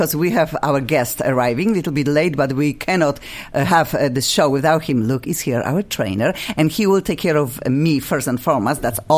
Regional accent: Poland; English is a second language; I am from Poland.

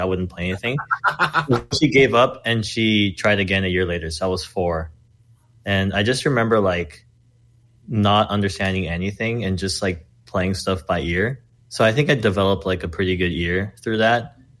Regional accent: La Crescenta, California, United States; Yeah, I'm from La Crescenta, but my dad currently lives in Arcadia.

